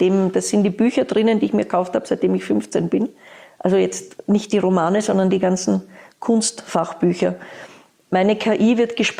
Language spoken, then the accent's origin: German; Vienna, Austria; ich komme aus Wien